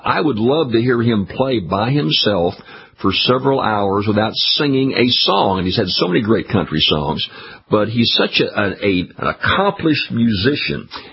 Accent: Ferriday, Louisiana, United States; now in Baton Rouge, United States; Now, you got to remember, I'm from Faraday, Louisiana, the home

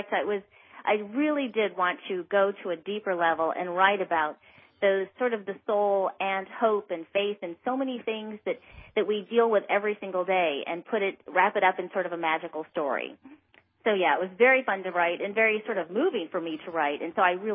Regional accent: Texas, United States; now in New York, United States; by coming to New York, having, as I said, born and raised in Texas, coming up to New York, and then to get here, and it was almost like starting entirely a new life

